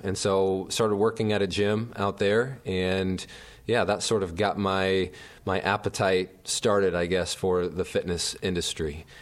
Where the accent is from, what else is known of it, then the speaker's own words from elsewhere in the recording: Pella, Iowa, United States; I am originally from Pella.